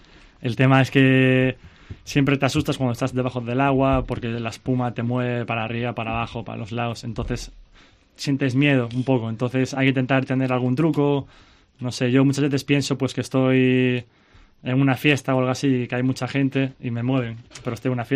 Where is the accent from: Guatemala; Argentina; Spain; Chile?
Spain; A Coruña, Galicia; yo nací en Coruña, vivía enfrente a la playa